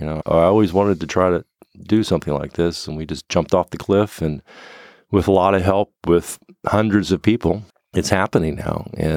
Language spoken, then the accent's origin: English; Morehead, Kentucky, United States; My father taught there, so I grew up in Moorhead.